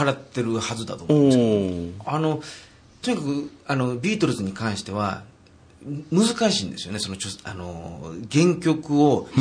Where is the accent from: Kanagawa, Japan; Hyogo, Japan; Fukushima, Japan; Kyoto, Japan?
Hyogo, Japan; Himeji; 僕は一応出身が姫路ってところなんですけども、